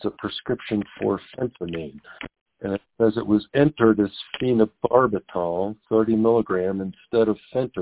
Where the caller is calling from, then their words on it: Denver, Colorado, United States; I'm calling from Denver, Colorado.